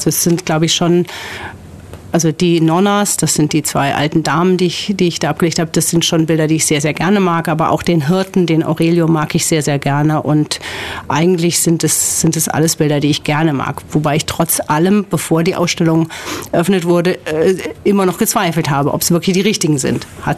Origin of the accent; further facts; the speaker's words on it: Hesse, Germany; in die Nähe meiner Heimat noch gehen, nach Wiesbaden.